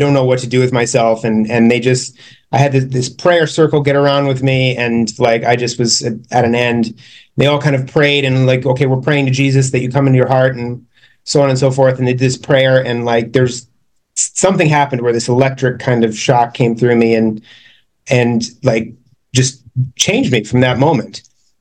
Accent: Phoenix, Arizona, United States; I'm from Phoenix. That's where I am currently. I moved back down here.

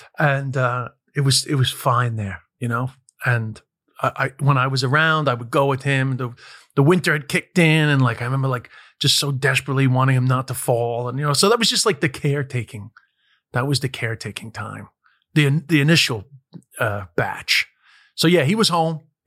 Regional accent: London, United Kingdom; born there; They lived in London. I was born in London.

